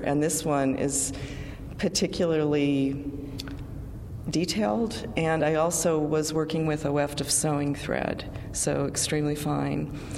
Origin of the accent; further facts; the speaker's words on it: Midwest, United States; now in Santa Fe, United States; I grew up in the Midwest, and so this is a very familiar kind of landscape to me, although it's very different from where I live now in Santa Fe.